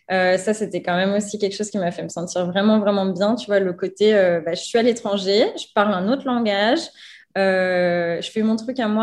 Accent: France; quand j'étais à New York, pff, la reine du monde hein, en tant que Française, aucun problème.

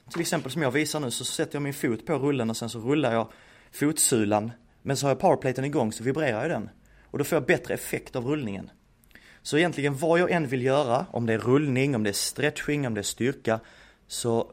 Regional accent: Ystad, Skåne, Sweden; now in Örebro, Sweden; För mig som skåning som flyttade upp så blev det här uppe.

